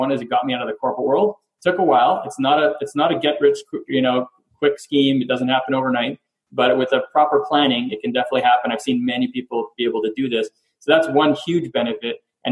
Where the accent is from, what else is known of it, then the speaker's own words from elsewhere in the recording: Montreal, Quebec, Canada; moved away as an adult; also born or lived in Philadelphia, United States; now in United States; I'm originally from Montreal, Canada, moved down to Philadelphia, did my MBA over at UPenn or Wharton